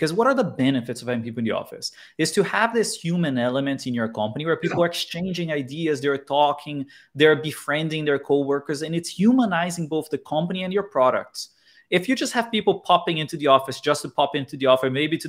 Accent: Brazil; moved away; also born or lived in Switzerland / England / United States; I've lived in Switzerland, I've lived in England, I'm from Brazil, I lived in Brazil, I've lived in the United States. So I've moved a lot between different countries

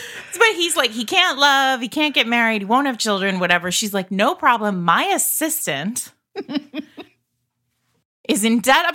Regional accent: Rhode Island, United States; I'm not Canadian, so. I grew up in Rhode Island where we, like, have the actual mob

